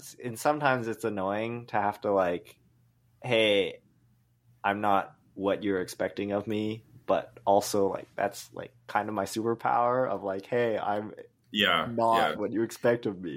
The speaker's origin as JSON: {"language": "English", "country": "Canada", "said": "Like reckoning me being Chinese Canadian and for so long just wanting to like assimilate into whiteness."}